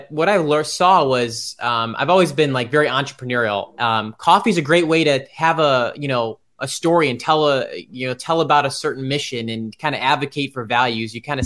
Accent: Cleveland, Ohio, United States; moved away as an adult; It's funny, I'm from Cleveland originally, Ohio. Similar, 20 nice days a year, few and far between.

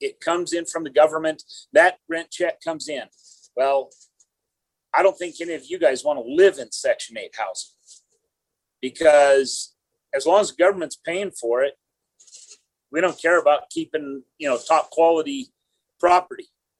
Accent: Evanston, Wyoming, United States; I'm from Uinta County, Evanston.

